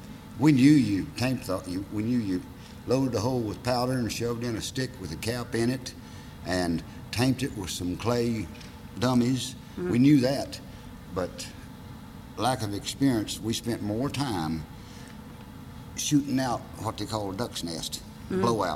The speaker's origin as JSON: {"language": "English", "town": "War", "region": "West Virginia", "country": "United States", "tie": "born there", "said": "As far as I know, I was born somewhere around War, West Virginia."}